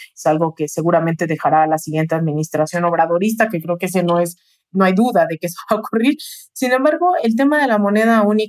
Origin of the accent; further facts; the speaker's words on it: Mexico; como mexicanos y mexicanas tenemos que hacer propio